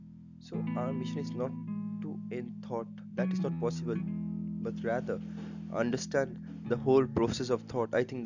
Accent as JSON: {"language": "English", "country": "India", "said": "I live in India. I am an Indian. My conditioning is that I'm a Hindu."}